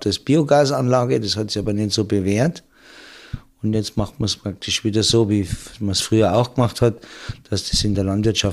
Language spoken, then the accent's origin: German; Hellabrunn, Bavaria, Germany; ich bin ein Hallachinger. Ich bin in Hallaching aufgewachsen und das ist also, wer sich auskennt, nicht sehr weit weg von hier, vielleicht 100 Meter Luftlinie.